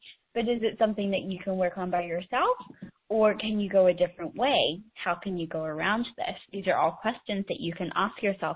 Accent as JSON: {"language": "English", "region": "England", "country": "United Kingdom", "tie": "born there", "said": "You know, I am English born."}